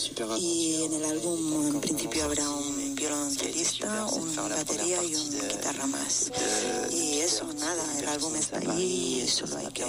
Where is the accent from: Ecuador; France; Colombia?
France; northern France; Spanish is a second language; Nuestro primer concierto fue delante del cine del pueblo de donde vengo, del norte de Francia.